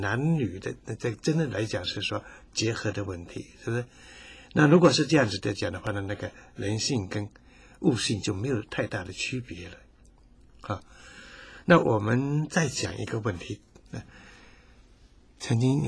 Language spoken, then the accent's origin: Chinese; China; 所以我们中国人很有意思，讲了自以为主，自以为主。